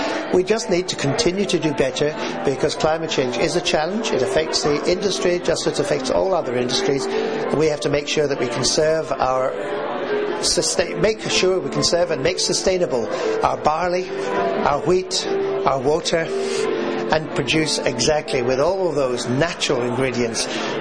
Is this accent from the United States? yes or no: no; Edinburgh, Scotland, United Kingdom; So I decided on my first Christmas and New Year back in Edinburgh, which was my hometown